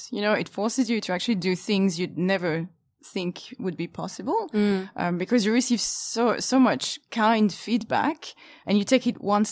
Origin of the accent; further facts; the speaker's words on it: Île-de-France, France; English is a second language; Paris suburbs.